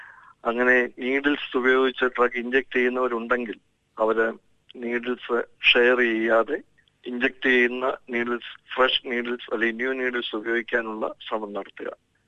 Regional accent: Kerala, India; ചില തെറ്റിദ്ധാരണകൾ നമ്മൾ മലയാളികളുടെ മനസ്സിൽ കയറിയാൽ പിന്നെ അത് വളരെ ബുദ്ധിമുട്ടാണ്.

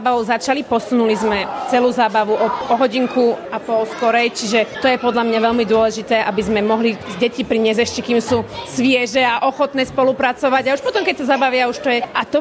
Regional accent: Bratislava, Bratislava Region, Slovakia; Ja som z Bratislavy.

